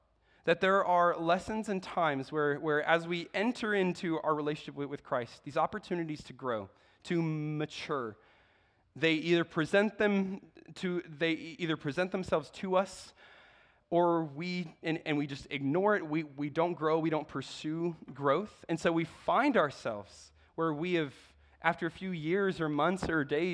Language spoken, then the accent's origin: English; Czechia; moved away as an adult; now in United States; I grew up in the Czech Republic. My parents were IMB missionaries over there. They still are. And when I was 18, I graduated high school, and I moved to the States.